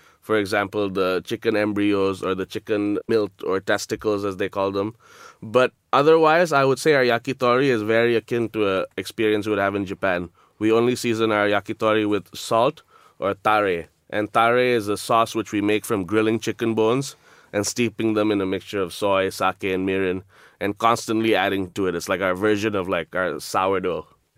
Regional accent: Indonesia; now in London, United Kingdom; I am just come to London and I'm here to stay. And I do have plans of opening other concepts here. I mean, I'm from Indonesia.

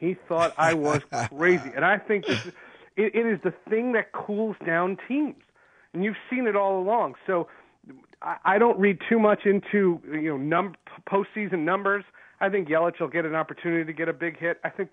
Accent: New Jersey, United States; I'm from New Jersey. I can place a legal bet, but I don't have skin in the game.

